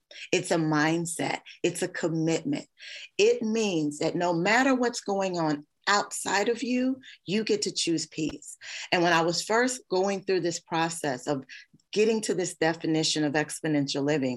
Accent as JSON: {"language": "English", "region": "Kentucky", "country": "United States", "said": "I'm from Kentucky. My family is safe."}